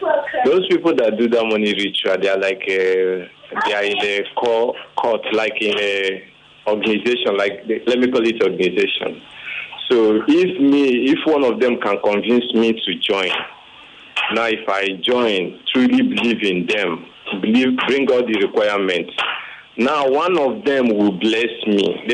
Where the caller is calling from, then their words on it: Ikorodu, Lagos, Nigeria; calling from Ikorodu.